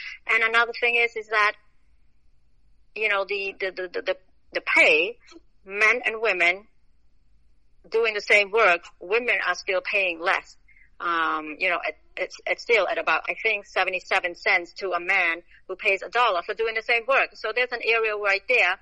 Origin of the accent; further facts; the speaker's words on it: Kien Svay, Kandal, Cambodia; born there; ខ្ញុំកើតនៅគៀនស្បាយខេត្តកណ្ដាលនៅជាប់អំពេញហ្នឹងដល់ពេលខ្មែររុចអពោចូលឆ្នាំ75ហ្នឹងខ្ញុំទៅអាយុ5ឆ្នាំហើយ